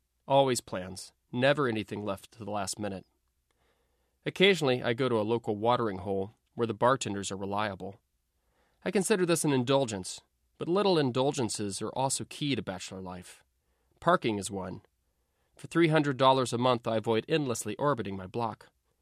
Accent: the South, United States; now in San Francisco, United States; I grew up in the South, but made my home here in San Francisco for what are called lifestyle reasons.

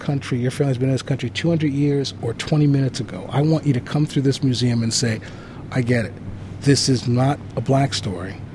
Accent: New Jersey, United States; I'm some guy from Jersey trying to make it into big city.

